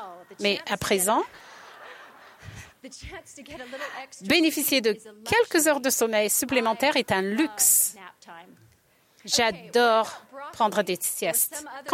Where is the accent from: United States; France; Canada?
United States; California; J'ai grandi en Californie, mon mari en Angleterre et en Arabie Saoudite.